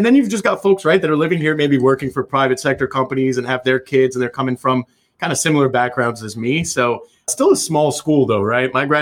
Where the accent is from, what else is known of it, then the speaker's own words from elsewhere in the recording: Maryland, United States; also born or lived in Washington, D.C.; I'm born in D.C., I grew up in Maryland, and then I went to college in Virginia.